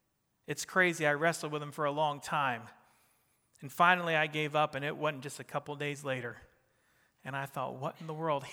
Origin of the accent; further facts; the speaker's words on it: New Jersey, United States; accent: Jersey; and so she's all trying to correct my Jersey accent.